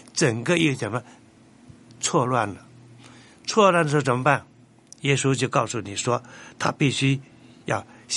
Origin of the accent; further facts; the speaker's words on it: China; 我们中国人也常讲，哎呀，这个人皮笑肉不笑